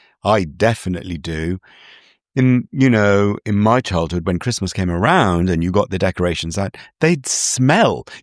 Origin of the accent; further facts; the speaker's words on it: United Kingdom; And as a British kid back then, you know, looking at this, you know, this is American.